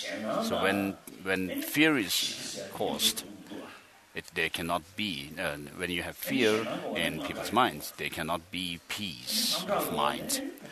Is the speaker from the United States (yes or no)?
no; Lhasa, Tibet, China; also born or lived in Amdo; So I was born in Amdo, and then I came to Lhasa in my, when I was a small child, to Lhasa.